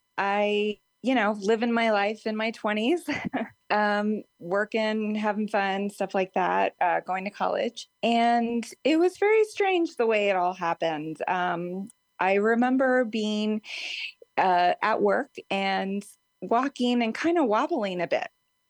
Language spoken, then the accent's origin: English; San Antonio, Texas, United States; also born or lived in Boston; now in Denver, United States; Originally, I'm from San Antonio, Texas, and I grew up there, and I lived in Boston for a couple of years before finally moving to my forever home here in Denver.